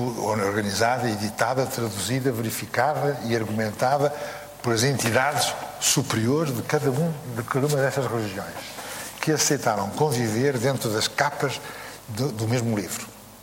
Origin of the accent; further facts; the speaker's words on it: Portugal; um livro de que eu tenho um enorme orgulho como português